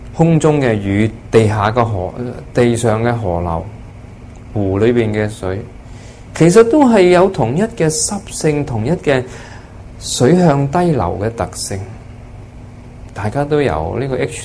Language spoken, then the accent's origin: Chinese; Hong Kong; 我们现在分别我们是香港人，又分别有些是美国人